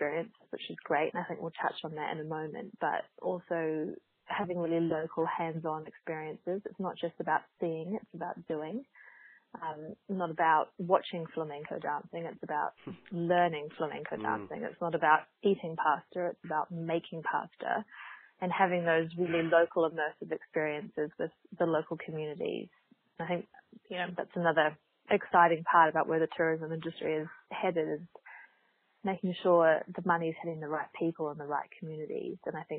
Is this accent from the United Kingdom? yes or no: no; Australia; I'm Australian, you can probably tell from the accent.